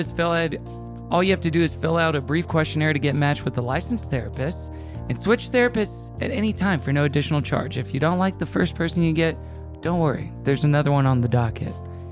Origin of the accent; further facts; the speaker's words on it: Tulsa, Oklahoma, United States; me and my siblings all share their birthdays, and we're all from Tulsa, Oklahoma as well.